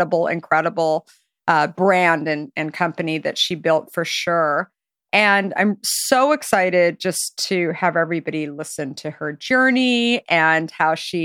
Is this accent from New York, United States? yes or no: no; Arizona, United States; I grew up in Arizona and I knew Carter's actually very well. It was on 44th and Camelback. It was just around the corner from me.